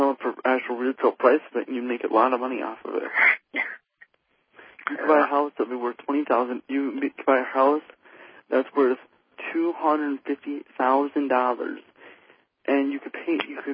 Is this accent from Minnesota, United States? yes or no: yes; Minneapolis, Minnesota, United States; In my hometown, there's every single night there's been a baseball game going on down in the park in Dakota, in Minnesota, Minneapolis, Minnesota, where I grew up.